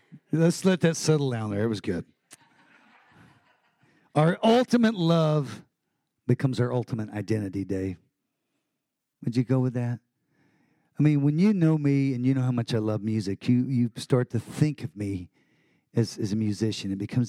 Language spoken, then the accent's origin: English; Texas, United States; because I'm a Texan. Why would I say that? That is stupid. But I'm very proud of it.